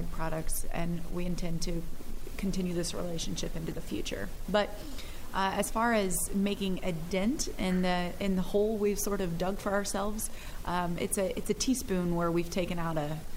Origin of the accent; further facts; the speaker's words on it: Missouri, United States; I'm from Missouri originally.